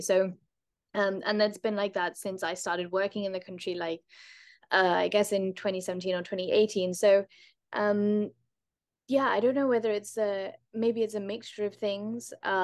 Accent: United Kingdom; as a British person

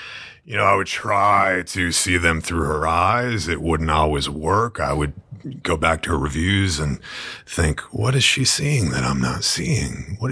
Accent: Maine, United States; I mean, I grew up in Southern Maine and I watched a lot of movies

